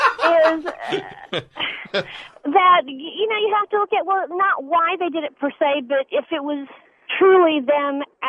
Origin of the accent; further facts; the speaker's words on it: Texas, United States; I'm a Texan, you know, in our state, you kill us, we kill you back.